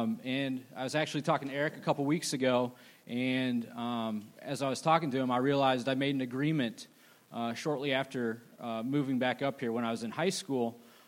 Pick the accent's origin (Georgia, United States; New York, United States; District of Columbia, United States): Georgia, United States; I grew up in right outside of Atlanta, Georgia, with my family. My parents are here today, over here.